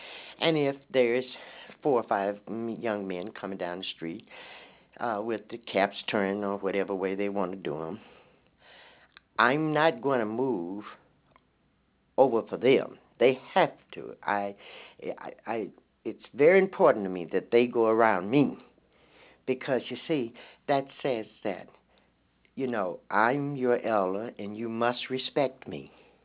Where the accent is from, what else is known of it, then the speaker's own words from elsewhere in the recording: the South, United States; You know, even growing up in the South, black and white communities, we had trust.